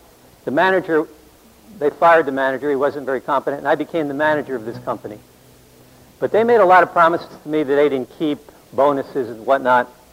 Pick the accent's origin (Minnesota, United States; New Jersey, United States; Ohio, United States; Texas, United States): New Jersey, United States; Bradley Beach; born there; I was born in Bradley Beach, New Jersey. My father was a restaurateur, entrepreneur.